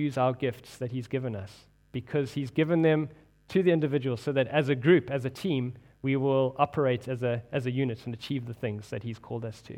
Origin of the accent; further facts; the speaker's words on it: South Africa; growing up in South Africa, you cannot avoid but watching rugby.